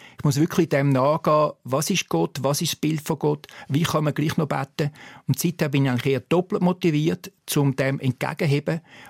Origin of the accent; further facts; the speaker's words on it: Zurich, Switzerland; ich bin dort aufgewachsen in Zürich